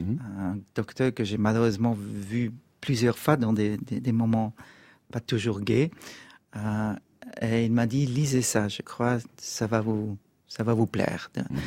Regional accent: Switzerland; Je suis suisse.

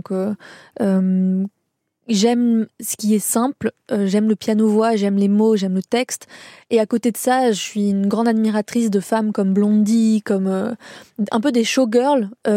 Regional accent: Lebanon; mon père est libanais, ma mère est française et j'ai passé toute mon enfance au Liban.

